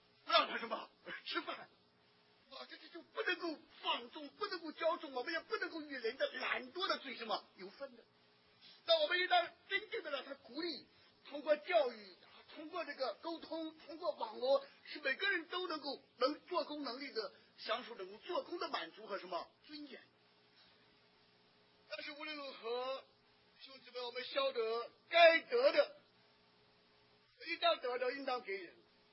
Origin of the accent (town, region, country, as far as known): China